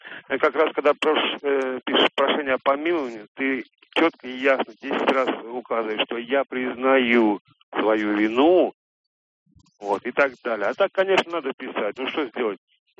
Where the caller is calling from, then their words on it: Moscow, Russia; я звоню из Москвы.